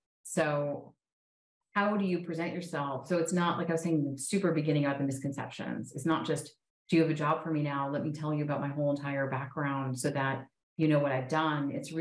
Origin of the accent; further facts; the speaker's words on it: New York, United States; also born or lived in Virginia / Washington, D.C. / Austin; I actually lived in DC for a while. I'm a New Yorker, but I moved from New York to Virginia, to DC, to Austin. So, but love DC.